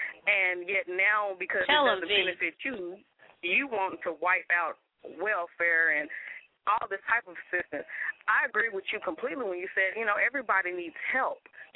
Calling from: Kentucky, United States; calling from Kentucky.

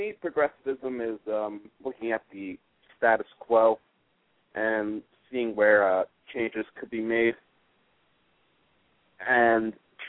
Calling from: Brooklyn, New York, United States; I'm calling from Brooklyn. At Park Slope, precisely.

